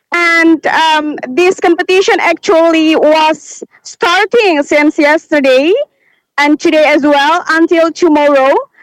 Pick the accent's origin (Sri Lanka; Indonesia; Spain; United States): Indonesia; Baubau, Southeast Sulawesi; from Tauti, Sulawesi, Province Baubau City.